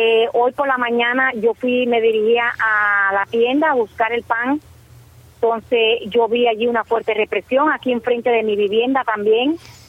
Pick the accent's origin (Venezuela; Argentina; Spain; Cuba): Cuba; Yo no me puedo moverme libremente aquí en mi país, en Cuba